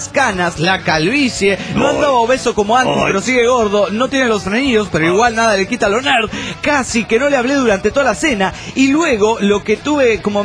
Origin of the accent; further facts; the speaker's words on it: Reynosa, Tamaulipas, Mexico; Soy el norteño de Reynosa, Tamaulipas, México.